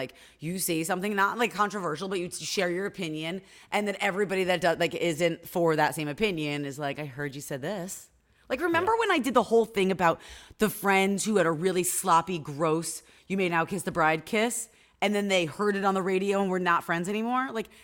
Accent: New York, United States; First of all, I'm not a New Yorker like you. I'm an upstate New Yorker, but I grew up eating pizza with ranch or blue cheese

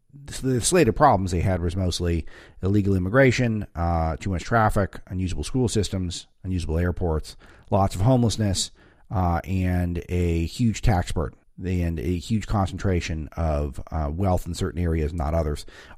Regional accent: California, United States; I come from California

